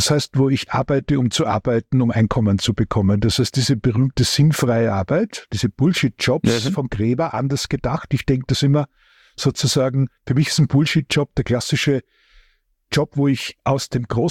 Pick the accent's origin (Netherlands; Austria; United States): Austria; ich bin ja Österreicher